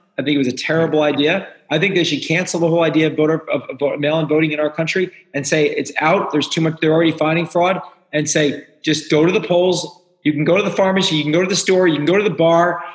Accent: Ireland; I'm Irish, so we have bars at our houses.

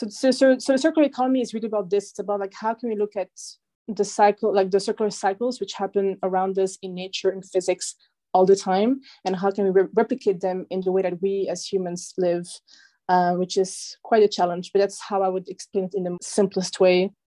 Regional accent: Belgium; also born or lived in China; I was raised in Belgium, and for the last 8 years, I was living in China

